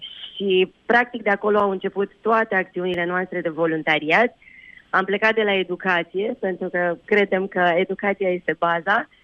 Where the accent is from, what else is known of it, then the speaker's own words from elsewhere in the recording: Bucharest, Romania; Deși suntem din București, noi am avut și avem evenimente la nivel național